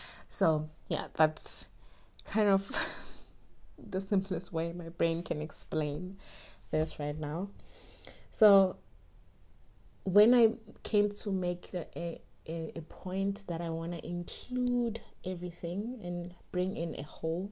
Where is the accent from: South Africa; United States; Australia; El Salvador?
South Africa; Soweto, Gauteng; So growing up in Soweto, my pyramids were kind of limited.